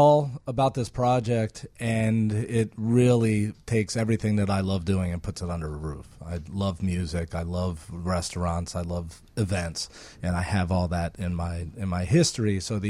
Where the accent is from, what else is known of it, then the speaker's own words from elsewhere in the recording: Baltimore, Maryland, United States; I'm from Baltimore, so